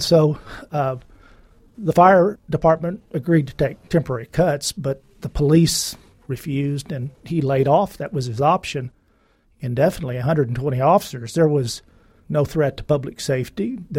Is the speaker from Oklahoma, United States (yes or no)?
yes; Tulsa, Oklahoma, United States; I was born here in Tulsa, and growing up, I paid a 3% sales tax